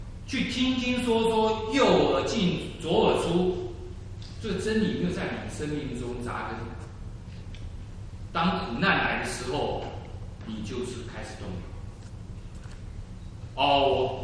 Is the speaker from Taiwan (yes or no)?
yes; Taiwan; 因为我是从台湾来的，我们家住的房子呢，当初盖的时候都是挖地基的，灌水泥的